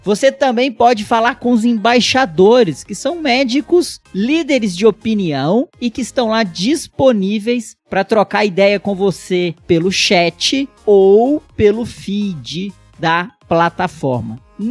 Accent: Minas Gerais, Brazil; Carioca do Brejo, eu também sou mineiro

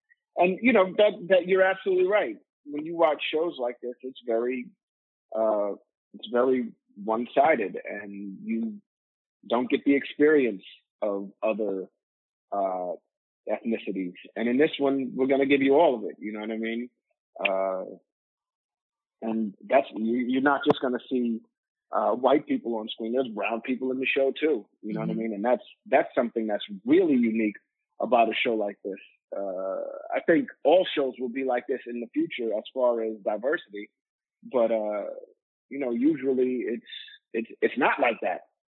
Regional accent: Manhattan, New York, United States; No, I grew up in Manhattan.

